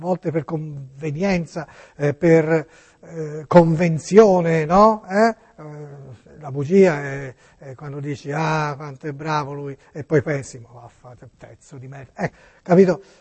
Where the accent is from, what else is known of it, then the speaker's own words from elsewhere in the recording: Tuscany, Italy; siamo toscani